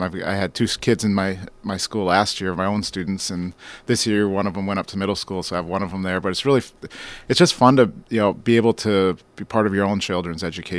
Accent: Minnesota, United States; I grew up in Minnesota. Started down a path towards engineering at one point

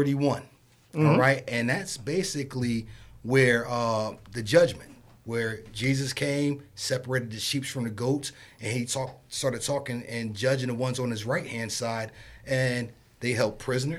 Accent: East Orange, New Jersey, United States; I grew up in East Orange, New Jersey.

